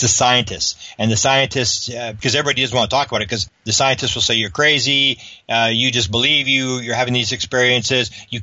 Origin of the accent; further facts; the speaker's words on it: Canada; I mean, I'm a Canadian.